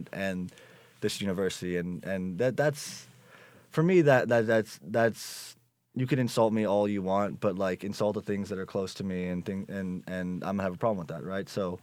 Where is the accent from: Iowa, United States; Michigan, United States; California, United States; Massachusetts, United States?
California, United States; Lemoore; also born or lived in Corcoran; I grew up initially in Corcoran, California, a town of about 11,000 people, real small in Central California. And then in seventh grade, I moved to a place called Lemoore, California, about 25 miles away.